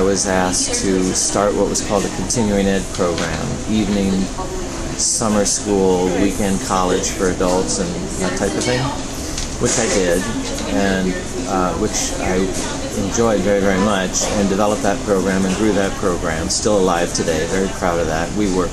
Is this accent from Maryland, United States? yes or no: no; New York, United States; I grew up in New York, spent my summers on the Jersey Shore.